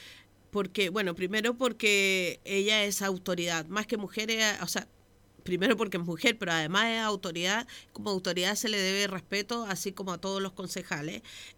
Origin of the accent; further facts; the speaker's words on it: Casablanca, Valparaíso, Chile; tengo la cercanía con la gente, soy de Casablanca